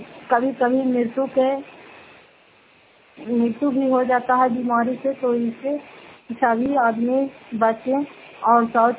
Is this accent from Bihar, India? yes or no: yes; Fatehpur, Bihar, India; फतेहपुर पंचायत मकरौता जिला नालंदा करा बसवा ब्लॉक की निवासी हूँ